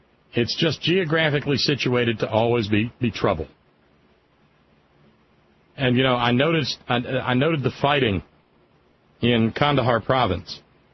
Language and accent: English; Alabama, United States; Back when I grew up down in Alabama, I lived in something called a dry county.